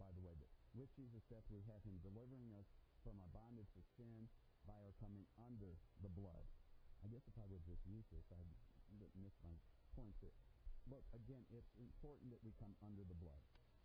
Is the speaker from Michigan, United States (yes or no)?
yes; Detroit, Michigan, United States; When we lived in, when I was a kid growing up in Detroit, at one point we lived in Livonia, a western suburb of Detroit